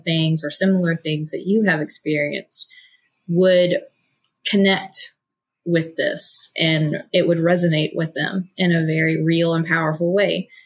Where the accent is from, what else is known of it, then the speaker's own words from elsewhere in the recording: the South, United States; As a Southerner, that just breaks my heart into a million butter crumbles.